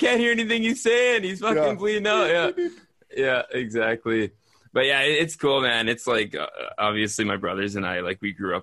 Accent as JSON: {"language": "English", "town": "Fort St. James", "region": "British Columbia", "country": "Canada", "said": "Like I'm from Fort St. James, BC, bumfuck nowhere, north of Prince George."}